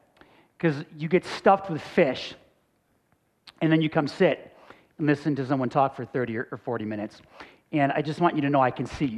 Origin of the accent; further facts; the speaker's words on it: Buffalo, New York, United States; I grew up in Buffalo, New York. So I'm a Bills fan.